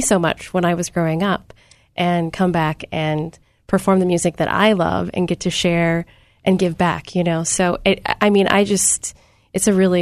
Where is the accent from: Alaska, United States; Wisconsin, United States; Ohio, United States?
Alaska, United States; People ask me, you know, growing up in Alaska, like, how can you live in the city?